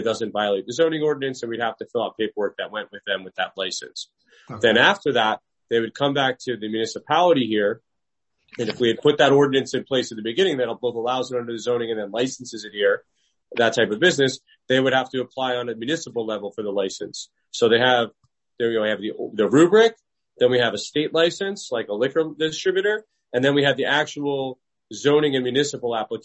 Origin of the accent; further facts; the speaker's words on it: Aberdeen, United States; I'm a councilman in my hometown and we only allow certain uses in Aberdeen